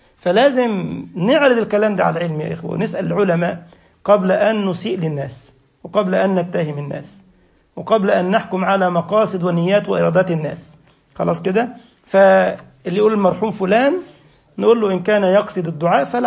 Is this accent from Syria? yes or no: no; Egypt; حتى عندنا في مصر يقول لك: من علمني حرفا صرت له عبدا.